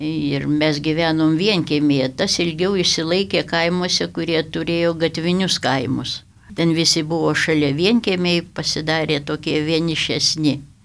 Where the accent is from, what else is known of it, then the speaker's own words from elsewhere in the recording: Aukštaitija, Lithuania; nors aš esu aukštaitė